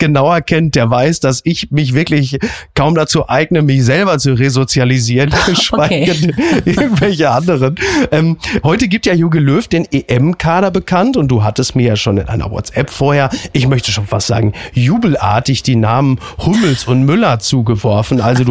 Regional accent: North Rhine-Westphalia, Germany; ich bin ja ein Kind des Ruhrgebietes.

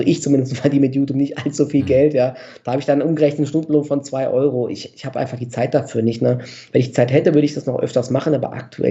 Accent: Offenbach, Hesse, Germany; born there; also aus der Umgebung von Frankfurt. Ich bin in Offenbach geboren. Das ist ja eigentlich so die verhasste Nebenstadt. Aber jetzt aktuell wohnen wir in Frankfurt

